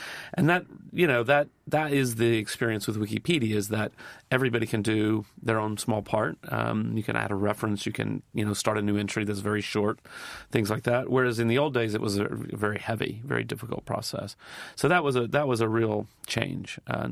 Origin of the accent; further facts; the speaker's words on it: United States; remember, I'm American.